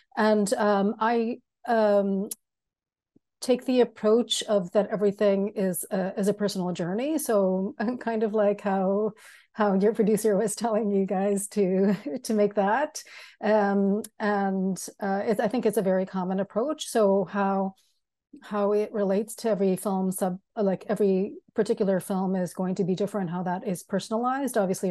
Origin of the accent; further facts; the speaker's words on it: Chile; something major happened in my home country, which is Chile